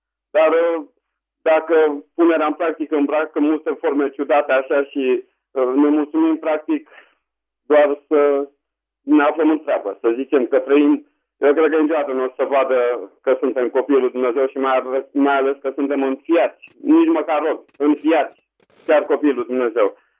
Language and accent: Romanian; Romania; now in United States; Zicea că este editor la 3 publicații ortodoxe și că el nu suportă că noi suntem veniți din America. Zi mai, omule, eu sunt român.